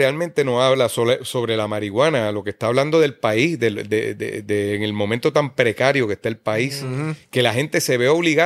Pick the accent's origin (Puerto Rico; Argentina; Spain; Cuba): Puerto Rico; El puertorriqueño lleva años con esta pejiguera y este tejemeneje político nuestro, de esta colonia que somos, de los Estados Unidos